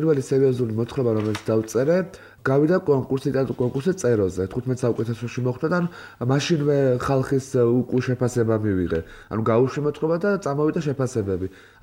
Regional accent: Batumi, Adjara, Georgia; moved away as an adult; now in Tbilisi, Georgia; მე დავიბადე და გავიზარდა ბათუმში, 18 წელი ვიცხოვრე ბათუმში და 18 წელს ჩამოვედი თბილისში.

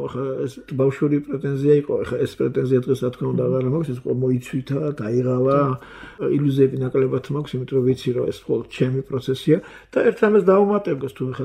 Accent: Imereti, Georgia; საერთოდ ხა მე იმერელი ვარ, მაგრამ ქართველი ვარ

